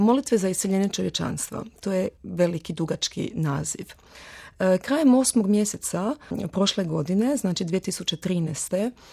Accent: Paris, Île-de-France, France; also born or lived in Osijek, Croatia; rođena sam u Osijeku krajem 66. godine, ali sam prohodala i popričala u Parizu. Ja se uvijek šalim, kažem da sam više francuskinja nego Francuzi, ali sam ja francuskinja po izboru

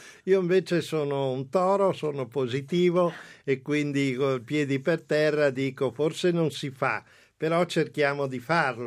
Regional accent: Padua, Veneto, Italy; now in Rome, Italy; io non dimenticare che sono a Roma ormai da una vita, ma di radici sono padovano, i miei parenti tuttora stanno a Padova

